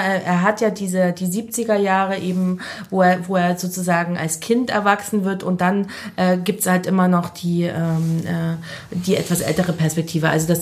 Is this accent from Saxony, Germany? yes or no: yes; Chemnitz, Saxony, Germany; von Chemnitz oder Karl-Marx-Stadt, wo ich aufgewachsen bin